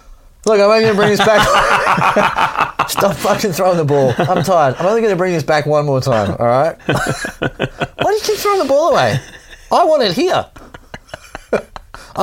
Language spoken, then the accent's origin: English; Wales, United Kingdom; because I'm Welsh, yeah, so I can go to the beach tomorrow.